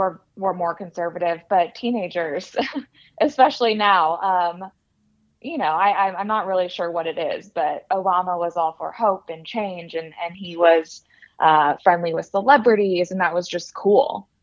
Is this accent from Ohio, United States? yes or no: no; California, United States; I grew up in Orange County, California.